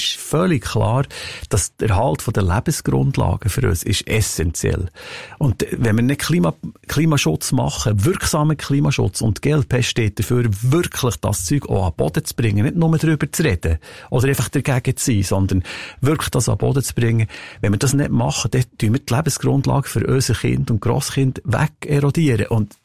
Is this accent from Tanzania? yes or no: no; Bern, Switzerland; Ich glaube, die Werte, die wir bei uns im Berner Oberland haben, die habe ich verinnerlicht, selbstverständlich.